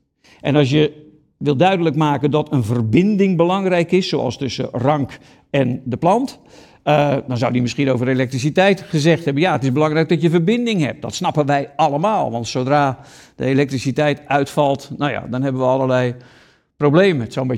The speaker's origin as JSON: {"language": "Dutch", "region": "South Holland", "country": "Netherlands", "said": "ik kom uit het Westland. Dan heb je al die grote glazen kassen."}